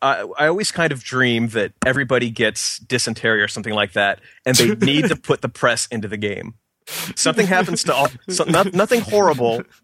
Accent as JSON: {"language": "English", "town": "Kansas City", "region": "Missouri", "country": "United States", "said": "I'm an accountant. I'm from Kansas City, Missouri."}